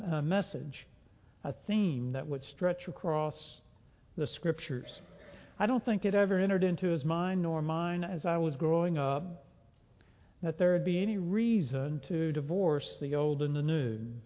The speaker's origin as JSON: {"language": "English", "town": "Dallas", "region": "Texas", "country": "United States", "tie": "born or raised there", "said": "When I was growing up in Dallas"}